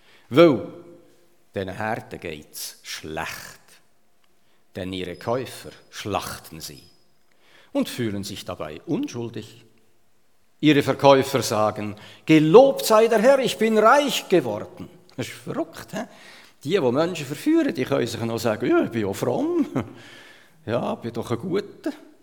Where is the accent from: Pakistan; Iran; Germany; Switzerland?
Switzerland; born there; Ich bin einfach in der Schweiz geboren, wo wir es so gut haben.